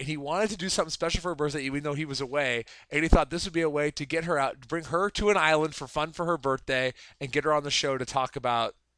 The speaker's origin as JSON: {"language": "English", "town": "San Clemente", "region": "California", "country": "United States", "said": "Of course I did. I'm from San Clemente."}